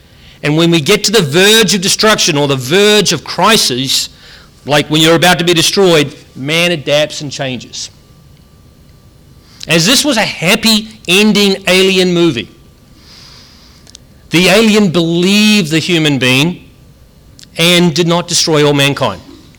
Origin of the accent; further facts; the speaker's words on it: New Zealand; citizen. Kinda. I'm still a Kiwi. Can't be changed.